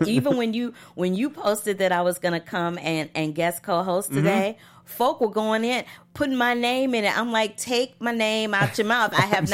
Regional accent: St. Louis, Missouri, United States; In St. Louis, Missouri.

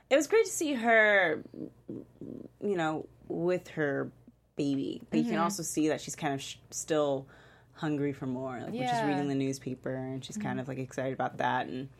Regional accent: United States; And as an American, that's really tough sometimes to hear that Scottish accent.

